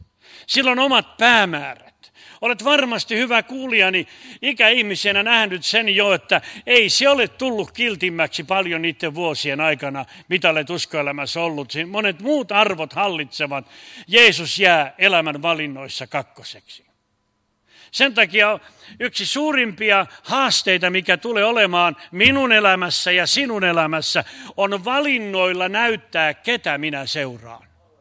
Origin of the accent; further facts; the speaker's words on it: Laihia, Ostrobothnia, Finland; born there; Mä olen syntyisin Laihialta … Meitä on kaksi veljestä vaan.